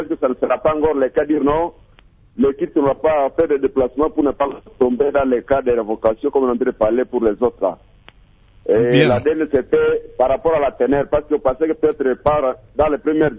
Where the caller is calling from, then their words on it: Butembo, North Kivu, DR Congo; quand je suis parti de Butembo.